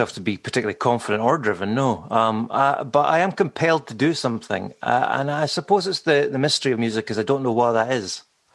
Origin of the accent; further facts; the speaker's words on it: Scotland, United Kingdom; also born or lived in Ayrshire; And then I mainly grew up in Scotland on the East Coast near Dundee.